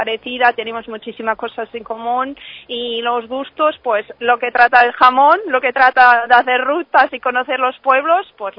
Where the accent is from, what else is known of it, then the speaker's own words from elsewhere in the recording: Portugal; now in Spain; Pues yo soy portuguesa, ya vivo en España hace 3 años.